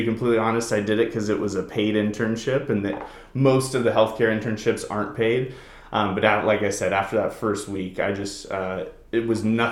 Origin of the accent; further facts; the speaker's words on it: Hermiston, Oregon, United States; I grew up in Eastern Oregon, a little town called Hermiston.